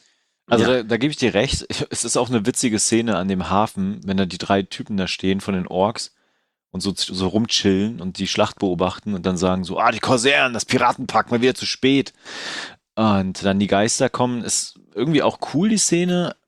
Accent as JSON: {"language": "German", "region": "Mecklenburg-Vorpommern", "country": "Germany", "said": "Also wir haben ja hier in Mecklenburg, wo ich herkomme"}